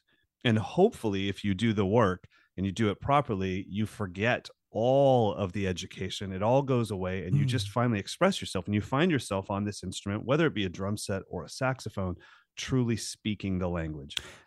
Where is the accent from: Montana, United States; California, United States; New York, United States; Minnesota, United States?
California, United States; By the way, just as a Californian, I heard something during your news segment about 60 mile an hour winds